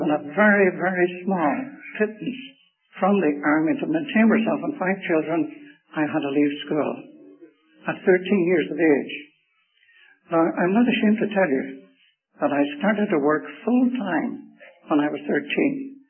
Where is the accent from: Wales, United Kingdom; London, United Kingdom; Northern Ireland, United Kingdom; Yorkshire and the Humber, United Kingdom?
Northern Ireland, United Kingdom; Belfast; born there; accent: Irish; They actually were of Scottish origin, but I was born in the city of Belfast.